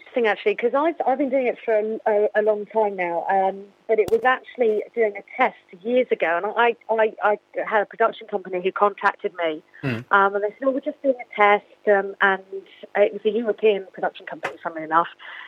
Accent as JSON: {"language": "English", "town": "Guildford", "region": "South East England", "country": "United Kingdom", "said": "obviously I'm from Guildford"}